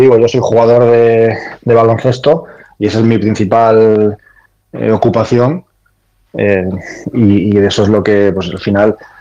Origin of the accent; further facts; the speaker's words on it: Galicia, Spain; yo soy gallego y a mí lo que no me gusta es ir a la playa y encontrarme restos de redes